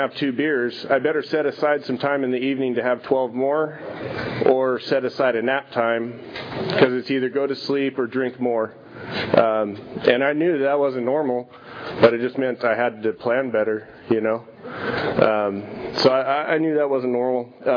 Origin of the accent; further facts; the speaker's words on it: Visalia, California, United States; I grew up here in Visalia. Started drinking around 14, 15 years old.